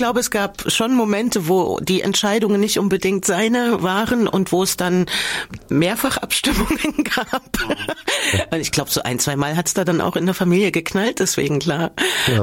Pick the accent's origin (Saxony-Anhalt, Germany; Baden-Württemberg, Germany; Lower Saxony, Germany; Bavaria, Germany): Saxony-Anhalt, Germany; Merseburg; also born or lived in Erfurt; also wir sind von Erfurt nach Merseburg gezogen dann, dort war ja dann Pfarrer und da gab es halt früh in Schule den Pionierappell und wir Kinder waren nicht Pioniere